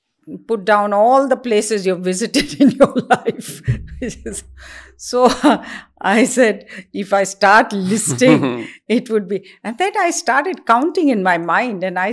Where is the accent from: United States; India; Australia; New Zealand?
India; You know, being an Indian helps.